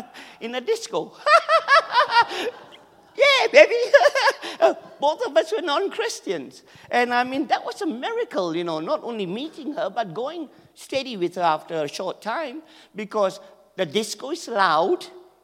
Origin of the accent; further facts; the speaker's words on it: Malaysia; So I originate from Malaysia, and that's a miracle. I was born in Malaysia, and my ancestors are from Punjab